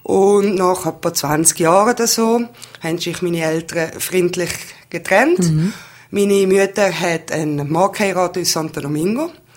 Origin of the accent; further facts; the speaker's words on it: Valais, Switzerland; Und von dem her bin ich eigentlich im Oberwallis aufgewachsen.